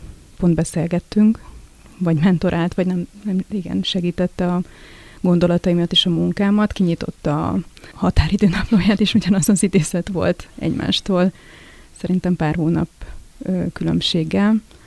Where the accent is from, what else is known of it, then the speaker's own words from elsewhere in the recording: Borsod-Abaúj-Zemplén, Hungary; Én a Bükkaljáról származom félig